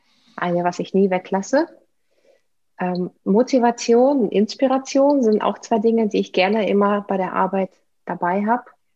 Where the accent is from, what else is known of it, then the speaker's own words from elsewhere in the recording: Saint Petersburg, Russia; German is a second language; Ich bin Russin, also ich bin in der Sowjetunion geboren, in der Stadt, die damals noch Leningrad hieß. Dann wurde sie St. Petersburg umbenannt.